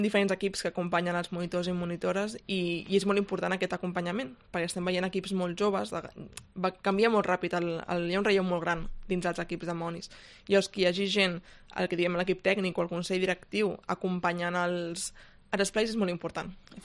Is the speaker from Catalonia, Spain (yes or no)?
yes; Barcelona, Catalonia, Spain; Clar, la gent que venim de Barcelona, el ritme és molt, molt frenètic, no?